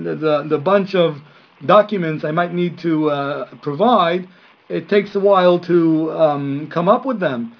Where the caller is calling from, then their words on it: Israel; there is no office near me, and I'm calling from Israel, as she probably told you, and I got a mail in from Puerto Rico.